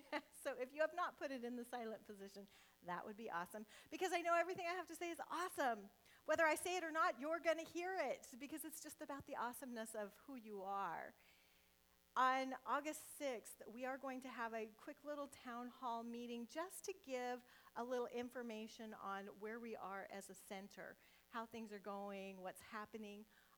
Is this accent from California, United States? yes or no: no; Nebraska, United States; You know, I grew up in Nebraska, and I always thought there was something wrong with me.